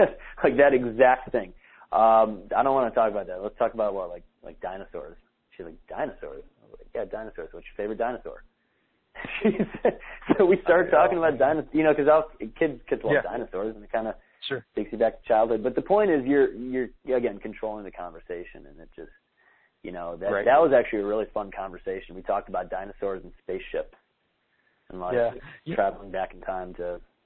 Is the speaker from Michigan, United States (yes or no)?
yes; Michigan, United States; I'll say, I'm from Michigan. She'll go, where in Michigan?